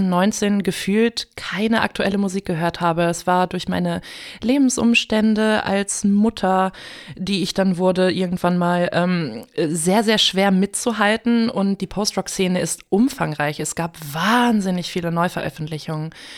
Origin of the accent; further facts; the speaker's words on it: Kiel, Schleswig-Holstein, Germany; Ja, ich komme aus Kiel